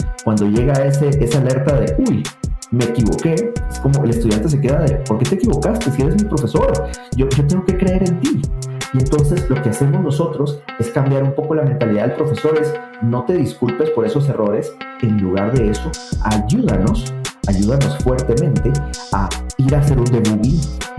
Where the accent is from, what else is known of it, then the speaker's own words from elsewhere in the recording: Guatemala; born there; Esta última semana tuve la oportunidad de estar en Guatemala, mi país natal.